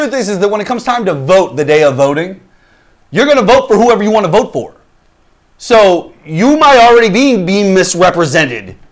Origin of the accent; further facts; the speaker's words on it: St. Louis, Missouri, United States; Like, okay, I'm from St. Louis. This show hails from the great city of St. Louis, Missouri.